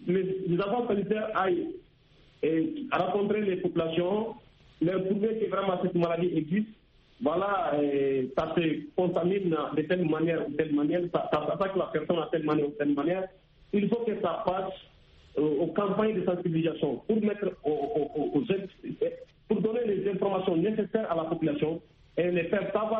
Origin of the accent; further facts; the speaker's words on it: Mali; très très bien, je suis au Mali actuellement.